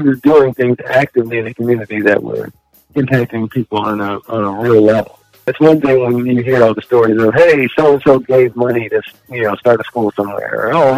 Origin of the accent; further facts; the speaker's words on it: California, United States; hey, we're Californian, this is a great place